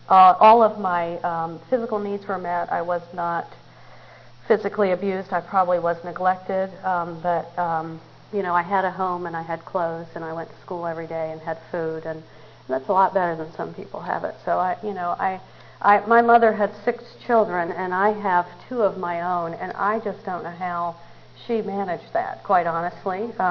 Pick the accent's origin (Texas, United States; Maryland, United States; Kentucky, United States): Maryland, United States; also born or lived in Pennsylvania; I grew up in Maryland. I was actually born in Pennsylvania, but grew up in Maryland. And I'm one of six children.